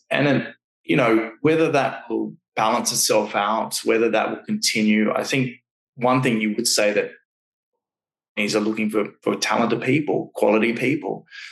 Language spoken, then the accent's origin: English; Australia; moved away as an adult; also born or lived in London; now in Canada; that was something that I did for when I came over from Australia to London, changed the culture in the global office there.